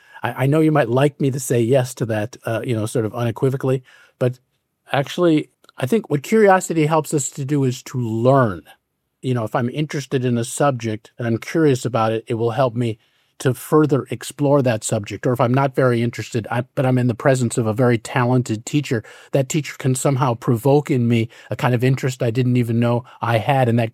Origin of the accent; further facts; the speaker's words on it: United States; You know, I'm an American, right?